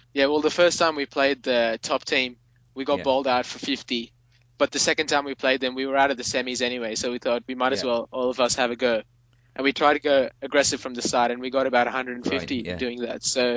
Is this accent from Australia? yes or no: yes; Australia; from Australia.